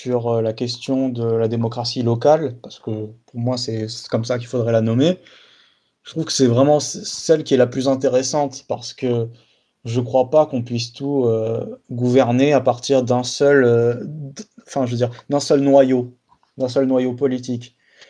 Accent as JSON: {"language": "French", "town": "Bordeaux", "region": "Nouvelle-Aquitaine", "country": "France", "said": "Moi je suis bordelais."}